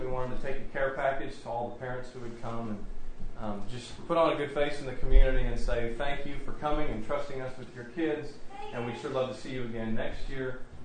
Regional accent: Texas, United States; now in Wyoming, United States; We are from Texas. We're from Wyoming by way of Texas, right?

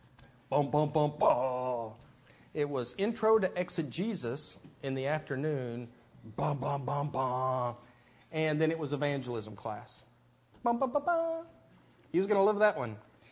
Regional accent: Texas, United States; I'm from Texas, we don't do this.

